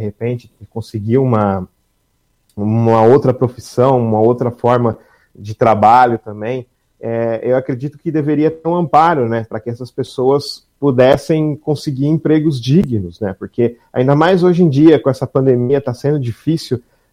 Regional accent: São Paulo, Brazil; Eu vim da periferia de São Paulo

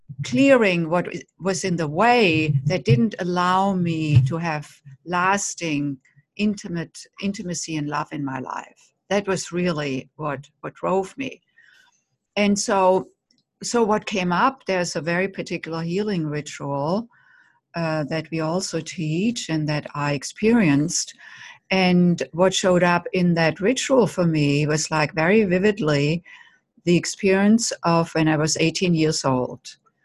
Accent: Germany; I grew up in Germany

